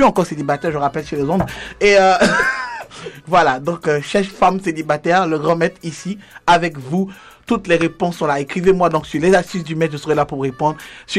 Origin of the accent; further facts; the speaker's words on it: Canada; Je suis canadienne et je vis à Montréal.